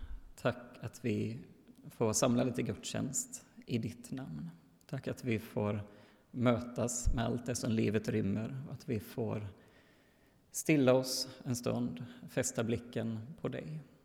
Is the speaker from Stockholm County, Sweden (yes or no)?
no; Lidköping, Västra Götaland County, Sweden; now in Örebro, Sweden; så kommer jag ifrån Lidköping. Den här församlingen är min första församling som jag blev medlem i när jag var 16 år gammal. Nu så bor jag i Örebro